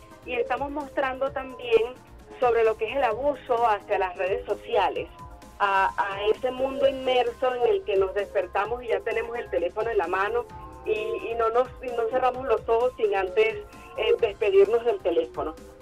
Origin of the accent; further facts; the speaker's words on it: Venezuela; Y bueno, es algo muy reflexivo para nosotros como venezolanos